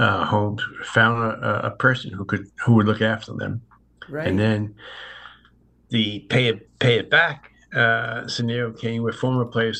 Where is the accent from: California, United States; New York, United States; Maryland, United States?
New York, United States; I grew up on Long Island, but I went to school in Queens with a bunch of my friends.